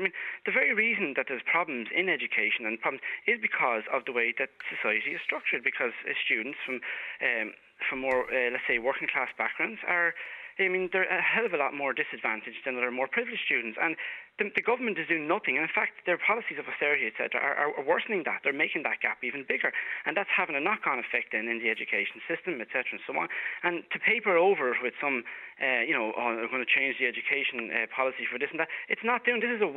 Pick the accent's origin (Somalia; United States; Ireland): Ireland; Waterford, Munster; I'm from Waterford. I'm teaching PE in Lucan.